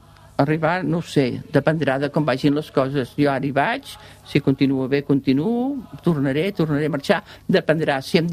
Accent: Catalonia, Spain; jo que sóc catalana

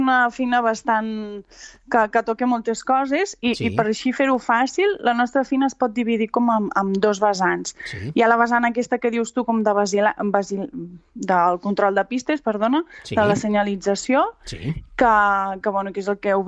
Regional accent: Solsona, Catalonia, Spain; Ah, sí, soc de Solsona.

